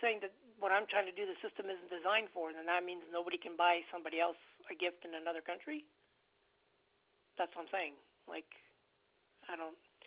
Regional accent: Canada; Why is there so much focus on me being Canadian? I don't understand it.

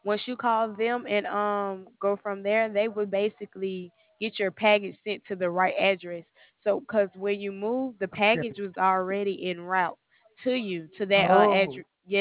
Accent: Alabama, United States

